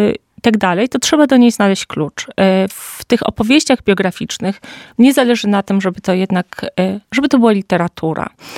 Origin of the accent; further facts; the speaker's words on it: Kraków, Lesser Poland, Poland; ponieważ jestem z Krakowa